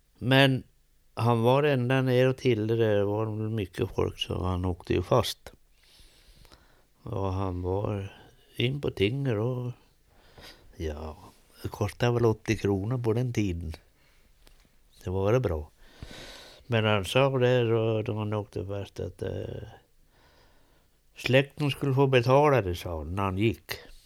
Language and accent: Swedish; Rotfallet, Sweden; jag är från Rotfallet till Norrkärn. Det är långt det.